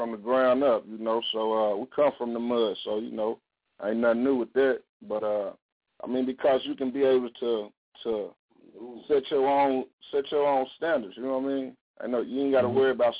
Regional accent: the South, United States; because, you know, I'm from the South, so definitely got to give shouts out to them.

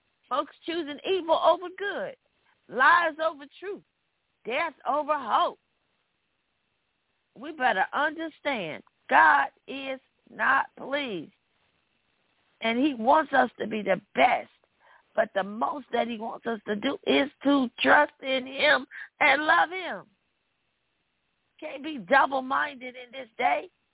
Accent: Kentucky, United States; So please keep Mayfield, Kentucky in your prayers. only 33 miles from my hometown.

